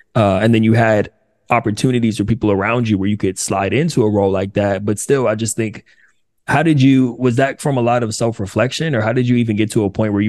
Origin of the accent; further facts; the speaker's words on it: California, United States; Like, we're both from Southern California.